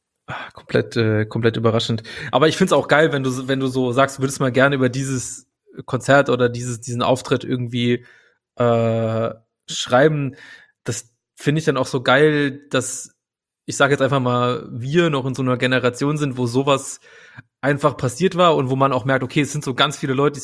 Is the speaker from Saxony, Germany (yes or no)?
no; Saarland, Germany; now in Berlin, Germany; meine Sozialisierung, wohne in Berlin, aber ich bin aufgewachsen im Saarland